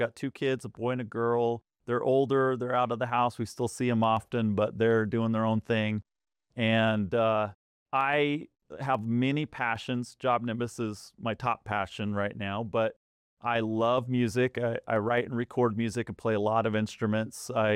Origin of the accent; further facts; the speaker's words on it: Seattle, Washington, United States; I grew up in Seattle, Washington, so that's definitely my wheelhouse homeland.